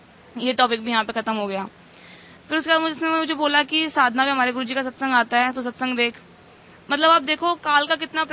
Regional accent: Delhi, India; मैं रोहिणी दिल्ली से आई हूँ।

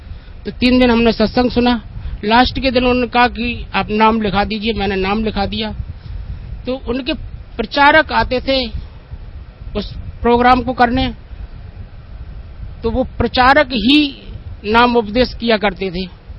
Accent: Etawah, Uttar Pradesh, India; मैं ऐसे ऐसे इटावा यूपी से आया हूँ।

